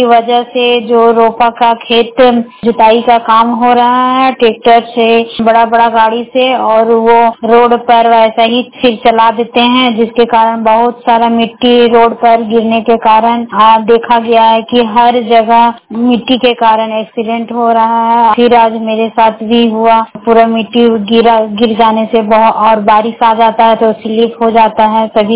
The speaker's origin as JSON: {"language": "Hindi", "region": "Jharkhand", "country": "India", "said": "कुमारी बड़कागांव प्रखंड की रहने वाली हूँ।"}